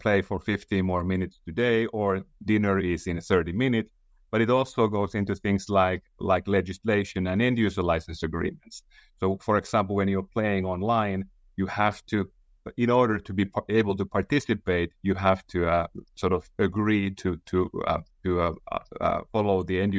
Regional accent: Finland; English is a second language; I'm from Finland

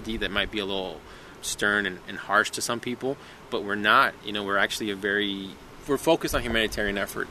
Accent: United States; I'm just grateful that I'm an American.

